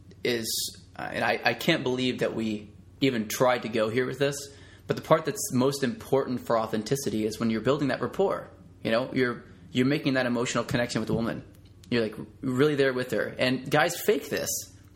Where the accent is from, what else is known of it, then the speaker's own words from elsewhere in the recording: St. Augustine, Florida, United States; I grew up in St. Augustine, Florida, which is a small town.